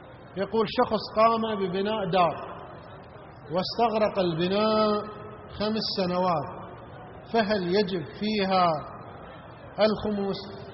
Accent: Iraq

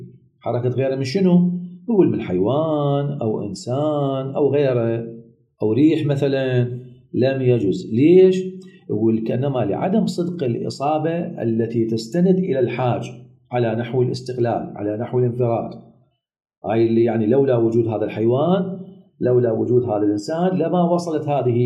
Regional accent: Iraq; الكريات الزجاجية المعروفة عندنا بالعراق يسموها الدعبل

